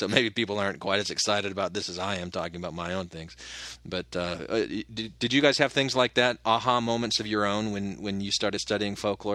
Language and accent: English; Arizona, United States; I grew up in Arizona, and one of my favorite things to eat is called a cheese crisp.